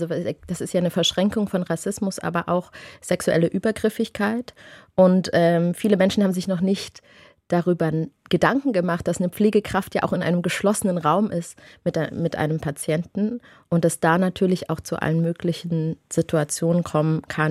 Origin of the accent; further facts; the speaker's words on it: Thuringia, Germany; weil ich wieder in Thüringen, meiner Heimat, spielen durfte.